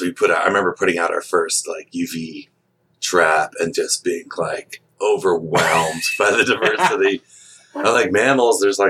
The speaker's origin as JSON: {"language": "English", "region": "Massachusetts", "country": "United States", "tie": "born or raised there", "said": "I grew up in Massachusetts, and I would spend my afternoons and weekends in the woods"}